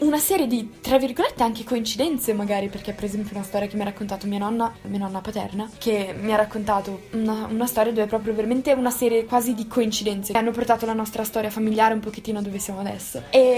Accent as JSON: {"language": "Italian", "town": "Lugano", "region": "Ticino", "country": "Switzerland", "tie": "born or raised there", "said": "io che sono nata e cresciuta a Lugano praticamente"}